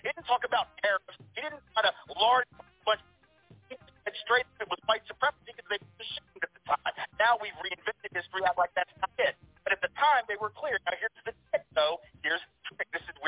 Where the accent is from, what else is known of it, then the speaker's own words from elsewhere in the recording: the South, United States; I'm from the South, living in the South. And the only difference between those of us from the South and the rest of y'all is we know that I'm.